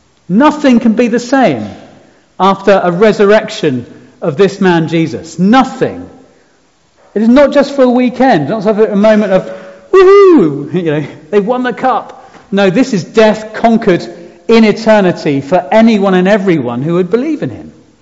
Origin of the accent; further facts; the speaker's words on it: United Kingdom; Now, I'm pretty British.